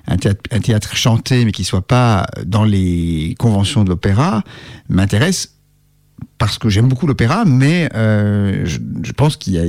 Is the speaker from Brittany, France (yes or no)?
no; Strasbourg, Grand Est, France; moi, je suis strasbourgeois et je dois dire que malheureusement, je ne suis pas germaniste. C'est-à-dire que j'étais élevé dans une famille qu'on appelle ça les Français de l'intérieur. En Alsace.